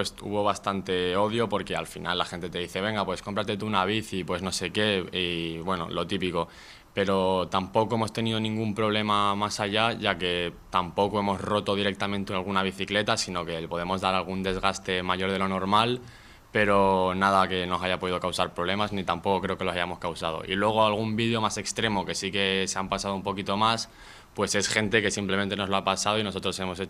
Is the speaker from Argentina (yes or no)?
no; Canary Islands, Spain; somos de Lanzarote, y al final si tú te mueves en metro, en bus o lo que sea, ni el transporte depende de ti